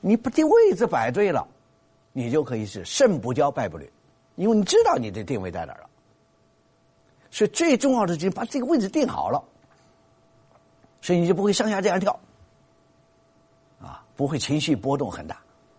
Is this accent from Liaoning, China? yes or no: no; Sichuan, China; 你们知道我是四川人，四川人就没有卷舌音啊，四和十是不分的啊。